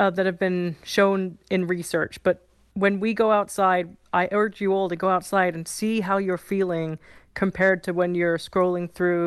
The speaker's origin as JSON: {"language": "English", "region": "England", "country": "United Kingdom", "tie": "born or raised there", "lives_now": "Los Angeles, United States", "said": "Growing up in England, I love walking. It's one of, like, British pastimes. So I always walk in my neighborhood in Larchmont in L.A. where I live. But right now I'm in San Bernardino County, right over the border"}